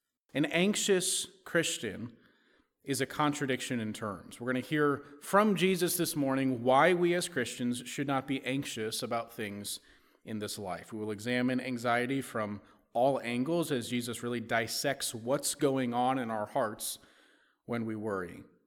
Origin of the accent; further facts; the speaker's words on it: Ireland; I'm a miserable, angry person all the time because I'm Irish